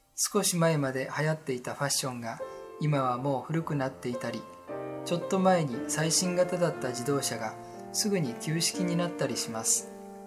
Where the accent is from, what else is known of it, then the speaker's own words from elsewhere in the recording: Suzuka, Mie, Japan; 私の出身地である三重県の鈴鹿市には90歳になる父と母が老人ホームで暮らしています。